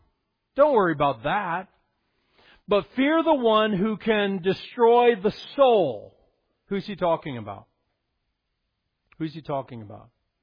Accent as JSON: {"language": "English", "region": "Colorado", "country": "United States", "tie": "born or raised there", "said": "I grew up in Colorado in 1983. I'm 12 years old at the time."}